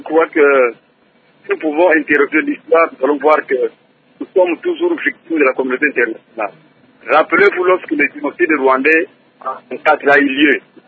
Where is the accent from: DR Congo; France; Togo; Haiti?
DR Congo